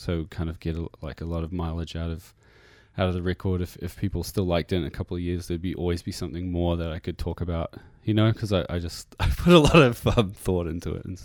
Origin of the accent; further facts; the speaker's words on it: New Zealand; accent: New Zealand; sometimes like if it's more appropriate to sing in an American accent, then sometimes I just sing in my New Zealand accent.